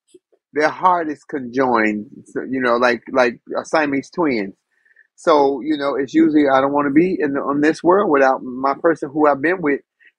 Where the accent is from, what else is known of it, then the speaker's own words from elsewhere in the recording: United States; As an American, the way I grew up, Thanksgiving was always a time to get with family, play cards, have dinner, talk about loved ones.